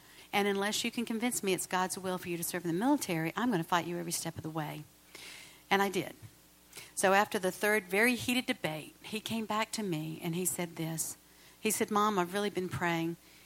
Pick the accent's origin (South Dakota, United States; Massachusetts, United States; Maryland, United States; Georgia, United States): Georgia, United States; Atlanta; I'm from Atlanta.